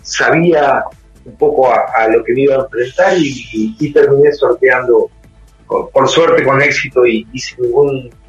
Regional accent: Gualeguaychú, Entre Ríos, Argentina; Luego se volvieron ellos a Buenos Aires, bueno, a Gualeguaychú, somos de Gualeguaychú

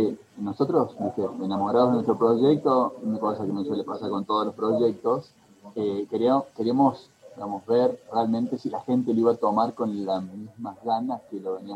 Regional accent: Argentina; Como argentino

